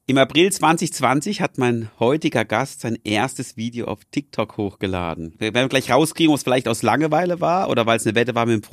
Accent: Freiburg, Baden-Württemberg, Germany; wir kommen beide aus Freiburg, sind beide auch unserer Heimat hier wirklich sehr verbunden.

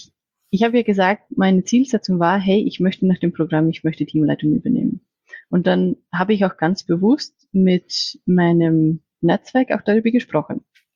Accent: Iceland; German is a second language; moved away as an adult; ich komme ursprünglich aus Island. Und ich bin dort geboren und aufgewachsen, habe auch Teil von meinem Studium dort gemacht, auch Teil in Deutschland.

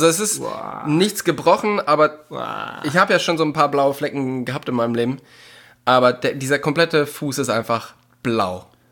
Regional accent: North Rhine-Westphalia, Germany; Und da ich ja aus dem Kölner, beziehungsweise zwischen Köln und Ruhrpott herkomme, wo man mit 1000 Leuten gleichzeitig fährt

